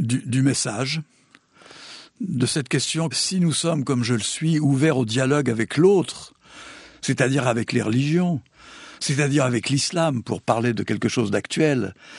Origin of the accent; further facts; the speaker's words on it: Algeria; born there; J'ai été récemment à Oran, en Algérie, puisque je suis né en Algérie